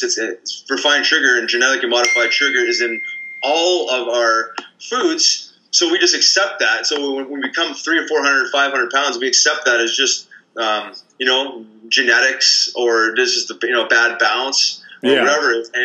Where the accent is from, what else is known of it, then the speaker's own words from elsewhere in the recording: Winnipeg, Manitoba, Canada; And I grew up in Winnipeg.